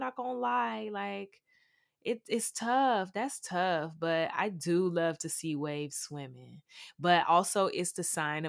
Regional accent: Atlanta, Georgia, United States; See, for me, I'm from Atlanta, Georgia.

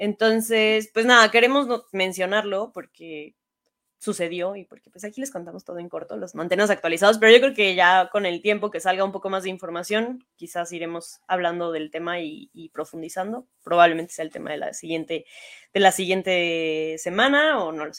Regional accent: Mexico; como mexicanas y mexicanos sabemos lo que implica la presencia de los cárteles en nuestras calles

